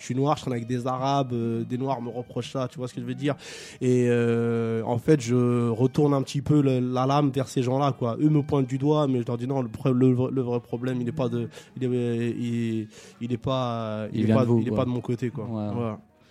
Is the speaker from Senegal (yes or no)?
yes; Senegal; du Sénégal.